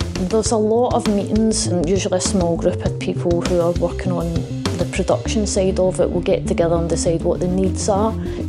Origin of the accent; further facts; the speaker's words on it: Glasgow, Scotland, United Kingdom; In terms of being Glaswegian, writers having a voice, we're so multi-talented, multicultural, we've got so much history